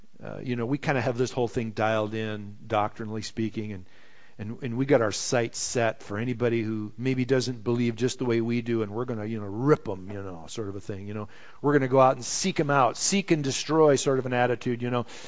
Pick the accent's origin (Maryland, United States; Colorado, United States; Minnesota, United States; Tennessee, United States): Minnesota, United States; and I was raised in Minnesota